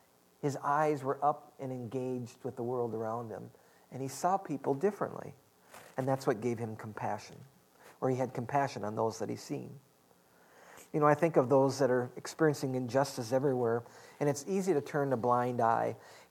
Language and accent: English; Midwest, United States; I said, I grew up in Midwest, and I just don't know that.